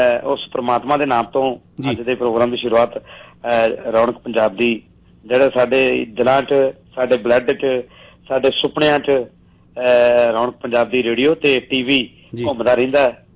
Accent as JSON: {"language": "Punjabi", "town": "Dyalpur", "region": "Punjab", "country": "India", "tie": "born or raised there", "said": "ਮੇਰਾ ਪਿੰਡ ਦਿਆਲਪੁਰ ਹੈ ਜੀ, ਜਲੰਧਰ ਤੋਂ ਅੰਮ੍ਰਿਤਸਰ ਜਾਂਦਿਆਂ ਨੂੰ ਪੰਜਾਬ ਦੇ ਵਿੱਚ"}